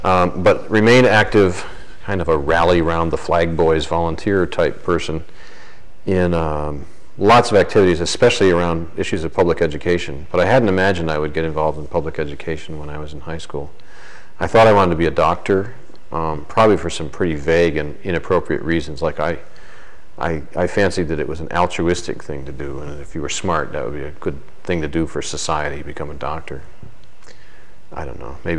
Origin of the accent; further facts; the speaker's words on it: Scotia, New York, United States; I was born and raised in Schenectady, New York, in a little suburb of Schenectady across the Mohawk River from it called Scotia, which means Scotland.